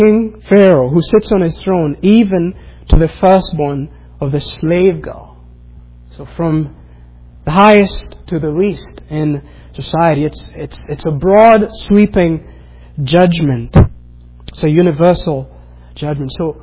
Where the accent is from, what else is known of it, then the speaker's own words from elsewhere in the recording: Kenya; I grew up in Kenya, and in the neighborhood sometimes, especially at night, we sometimes would be woken up in the middle of the night